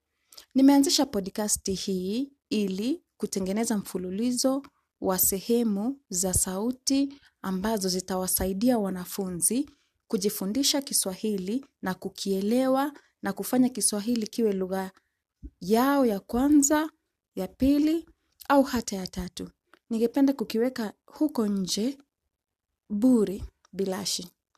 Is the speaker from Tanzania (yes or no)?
no; Nairobi, Kenya; Mimi ni mkazi wa Kenya, na wa Nairobi, ninatoka Kenya. Na ninajivunia sana kuwa Mkenya.